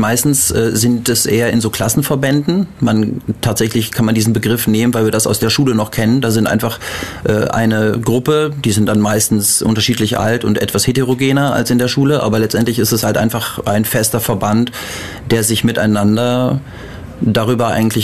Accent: Bielefeld, North Rhine-Westphalia, Germany; now in Halle, Germany; Ich komme eigentlich aus dem Norden. Ich komme aus Bielefeld, das ist in der Nähe von Gütersloh. Zwischen Bad Salzuflen und Melle Neuenkirchen.

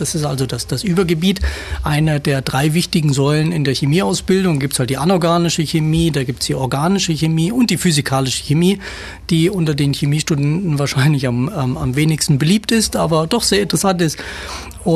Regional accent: Kassel, Hesse, Germany; born there; geboren bin ich eigentlich in Kassel, also in Nordhesse. Und habe auch in Kassel dann studiert, Physik, und nach dem Studium dann promoviert.

